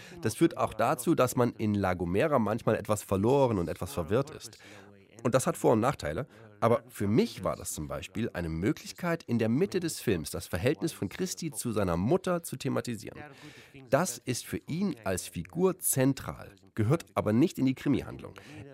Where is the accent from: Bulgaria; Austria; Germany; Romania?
Romania; Ich könnte es mir ja einfach machen und sagen, ich komme aus Rumänien